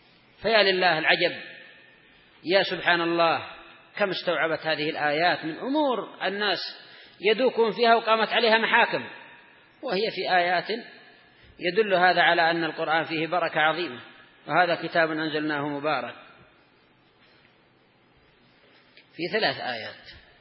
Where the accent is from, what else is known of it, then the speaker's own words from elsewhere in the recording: Yemen; خاصة عندنا في اليمن، الله المستعان